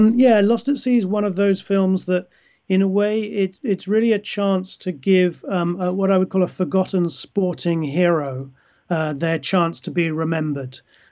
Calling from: London, United Kingdom; I'm speaking from London in England, so I feel very far away from you

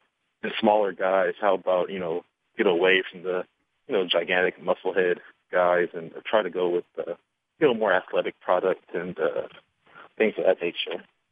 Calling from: Omaha, Nebraska, United States; in Omaha.

